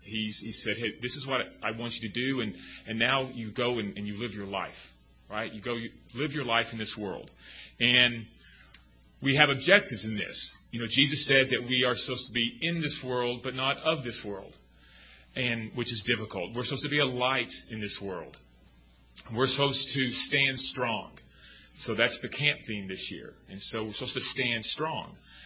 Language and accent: English; Texas, United States; Being born and raised in Texas, being a true Texan, we kind of think of Colorado as just an extension of Texas at times.